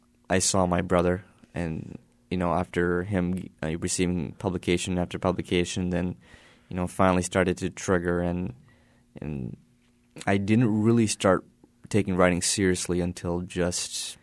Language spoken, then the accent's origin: English; Fresno, California, United States; born there; And I was born here in Fresno.